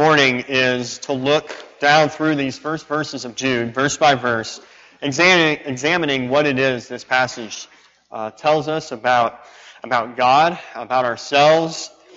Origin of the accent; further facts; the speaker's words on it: Egypt; growing up in Egypt, soccer was the sport. They call it football over there.